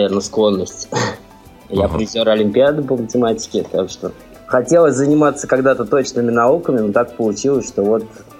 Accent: Kazan, Tatarstan, Russia; Родился я в Казани, живу в Казани

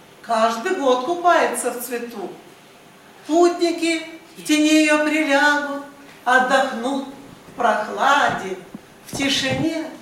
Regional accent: Amur Oblast, Russia; Я родилась в Амурской области, у китайской границы, среди великолепных сопок

